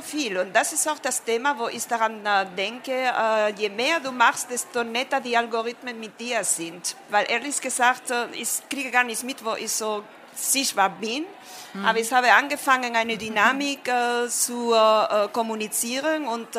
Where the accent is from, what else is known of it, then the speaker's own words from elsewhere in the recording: Spain; Ich komme aus Spanien.